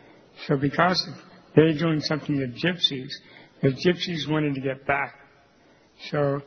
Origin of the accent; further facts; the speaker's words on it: Pennsylvania, United States; When I was raised in Pennsylvania, I had a friend who was a gypsy, in a gypsy family.